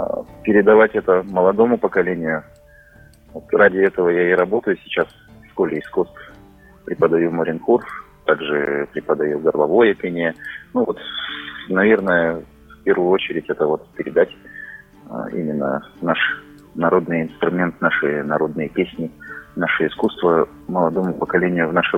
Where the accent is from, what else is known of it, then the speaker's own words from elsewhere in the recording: Irkutsk Oblast, Russia; я преподаю у себя на родине, в Осинском районе, это Осинская школа искусств.